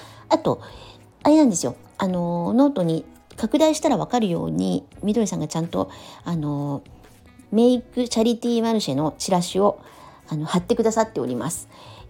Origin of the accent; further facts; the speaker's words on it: Meguro, Tokyo, Japan; 私が生まれ育ったのは目黒区の祐天寺という小さな町だったので、渋谷にほど近く